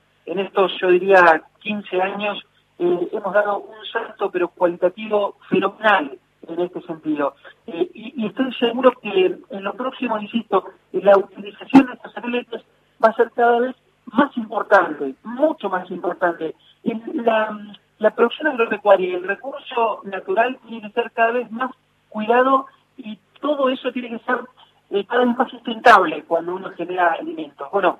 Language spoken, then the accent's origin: Spanish; Argentina